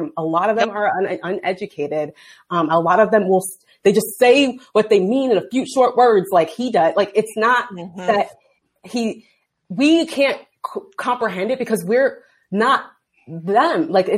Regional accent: Ohio, United States; moved away; I'm from Ohio. I left Ohio. I am glad I left Ohio and Nevada now.

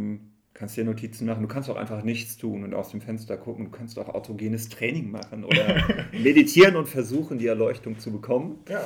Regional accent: Herford, North Rhine-Westphalia, Germany; als ich dann hier in die Region zurückgekommen bin, ich bin ja ursprünglich aus Herford hier in der Gegend

